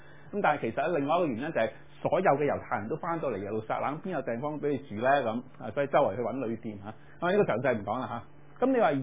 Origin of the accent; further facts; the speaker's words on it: China; 就是我們過冬，我中國人過冬